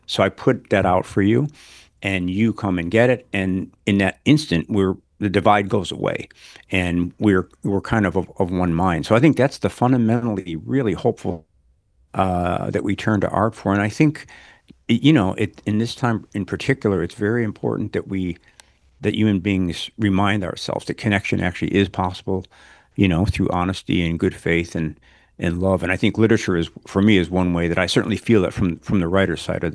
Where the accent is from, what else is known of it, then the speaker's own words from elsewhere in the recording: Chicago, Illinois, United States; Well, you know, I grew up in Chicago on the South Side, and it was a very jokey culture.